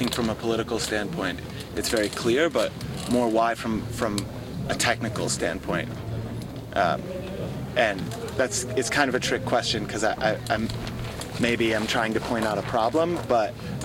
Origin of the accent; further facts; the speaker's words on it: United States; I'm from the States and been talking to various people